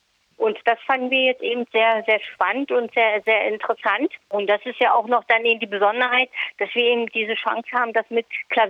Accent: Berlin, Germany; Ich bin ja aus Berlin ursprünglich

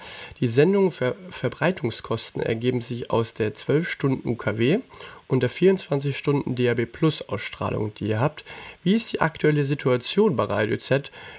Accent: Bavaria, Germany; ich komme auch aus der Gegend, ich komme auch aus dem Frankenland

